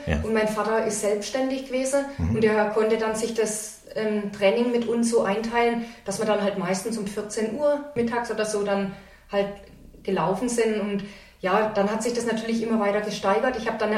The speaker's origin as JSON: {"language": "German", "town": "Assamstadt", "region": "Baden-Württemberg", "country": "Germany", "tie": "born or raised there", "said": "Also ich komme aus Assamstadt. Assamstadt, das ist das Ass im Ärmel Frankens in Baden-Württemberg."}